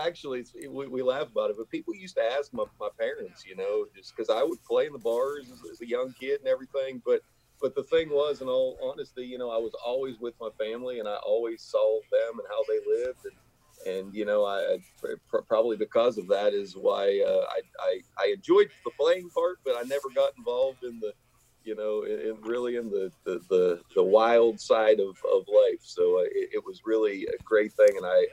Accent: Greensburg, United States; born there; I was born in Greensburg.

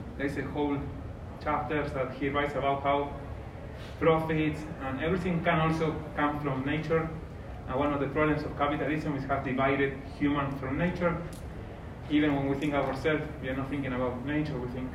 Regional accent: Jujuy, Argentina; English is a second language; I'm from Argentina, I'm from Les Poblis, so I live in Jujuy

